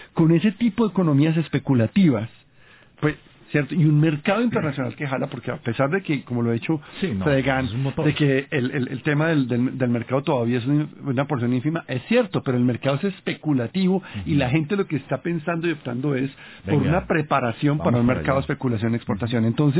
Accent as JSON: {"language": "Spanish", "country": "Colombia", "said": "debemos como sociedad, como colombianos, decir, perdón, este es un tema que es irrenunciable"}